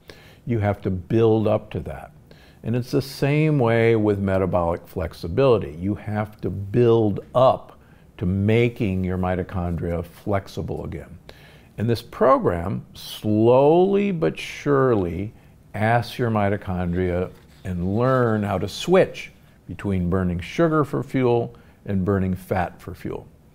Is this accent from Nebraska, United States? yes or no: yes; Omaha, Nebraska, United States; I grew up in Omaha, Nebraska.